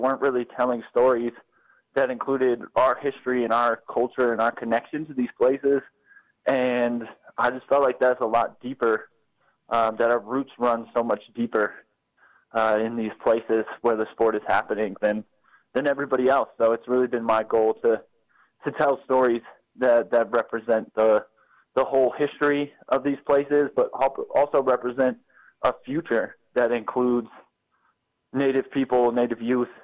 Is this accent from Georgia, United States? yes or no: no; Colorado, United States; for me, I grew up in Colorado